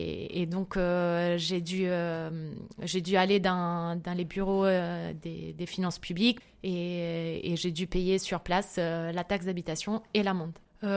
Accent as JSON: {"language": "French", "country": "Italy", "second_language": "French", "moved": "as an adult", "lives_now": "Paris, France", "said": "j'ai 28 ans, je suis italienne et j'habite à Paris depuis 7 ans et demi."}